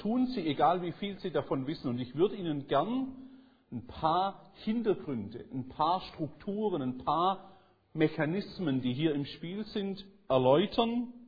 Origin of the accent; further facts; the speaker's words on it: Holzgerlingen, Baden-Württemberg, Germany; Sprache nach merkt man vielleicht schon, dass ich nicht am Bodensee sozialisiert bin. Ich komme ursprünglich aus dem Großraum Stuttgart, südlich, so zwischen Stuttgart und Tübingen. Ich bin auch in Holzgerlingen aufgewachsen.